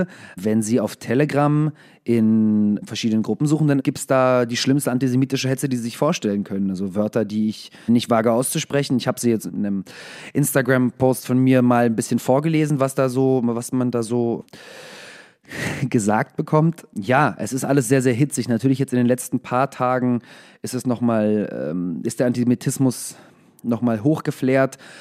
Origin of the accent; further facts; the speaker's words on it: Israel; Meine Mutter lebt in Israel. Ich bin in Israel zum Teil aufgewachsen.